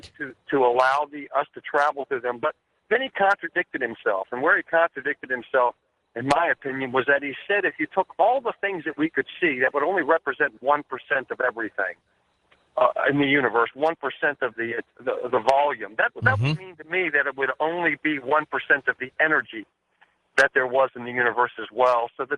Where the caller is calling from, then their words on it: Richmond, Virginia, United States; I'm calling from Richmond, Virginia.